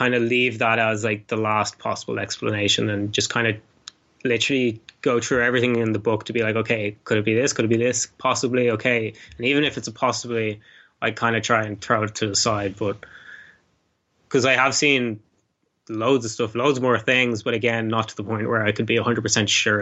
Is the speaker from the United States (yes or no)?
no; Ireland; because I was raised here in Ireland, and you know, we have all of our